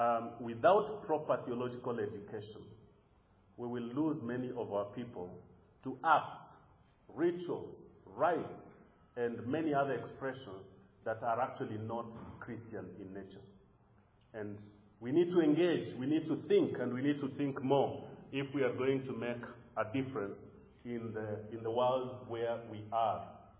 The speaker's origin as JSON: {"language": "English", "country": "Kenya", "said": "I come from Kenya, and in Kenya, COVID-19 became the excuse where most nominal people found an excuse to stay at home."}